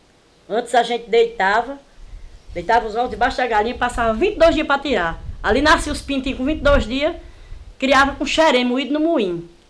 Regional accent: Riacho Fundo, Brazil; Aqui, toda a vida, eu nasci e me criei aqui no Riacho Fundo, toda a vida teve água.

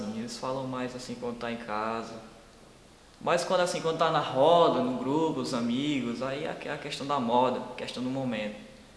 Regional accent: Paraíba, Brazil; estão colocando na nossa língua, nossas palavras, no nosso paraibanês

